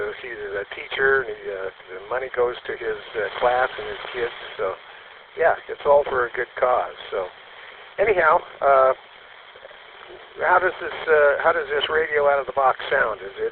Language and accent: English; Klamath Falls, Oregon, United States; now in Medford, United States; I was born and raised in Klamath Falls. Lived all my life there, raised my family there, went to KU. Now I've been over here in Medford for the last over a dozen years after I retired, but it's my hometown